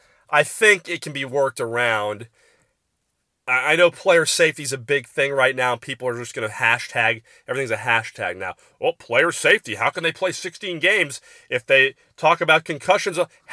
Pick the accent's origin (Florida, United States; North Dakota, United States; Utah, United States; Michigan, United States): Florida, United States; Tampa; Growing up in Tampa, you kind of get used to all that as a kid.